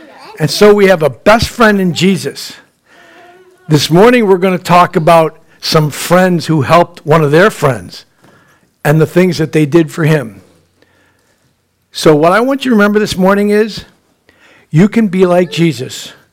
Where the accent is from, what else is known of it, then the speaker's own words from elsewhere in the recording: Buffalo, New York, United States; We grew up in Buffalo, so we loved the Buffalo Bills.